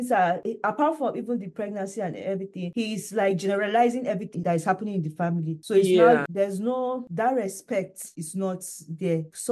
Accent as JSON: {"language": "English", "region": "Benue", "country": "Nigeria", "said": "I'm from Benue State. My husband is from Ondo State."}